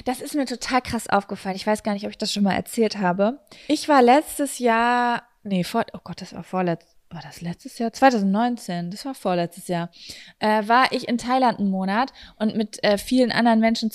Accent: Lübbecke, North Rhine-Westphalia, Germany; now in Berlin, Germany; Ich bin gestern von meinem Elternhaus aus Lübbecke hierher wieder nach Berlin gekommen

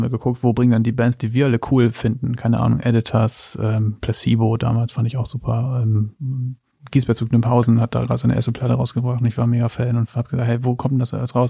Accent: Flachsmeer, Lower Saxony, Germany; ich bin ja in Flachsmeer aufgewachsen, was zwischen Leer und Papenburg liegt

